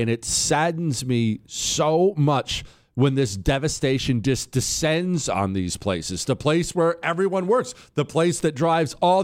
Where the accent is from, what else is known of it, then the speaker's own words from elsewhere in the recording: Ohio, United States; born there; I was born in Ohio, and my family's all from Ohio.